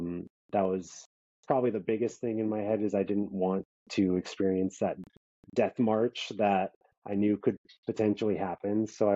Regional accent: Wisconsin, United States; Yeah, my parents, I grew up in Wisconsin, so my parents are still in Wisconsin.

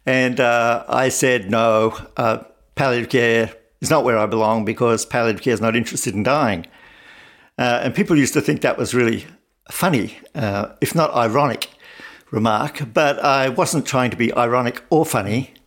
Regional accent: Australia; I'm an Australian originally

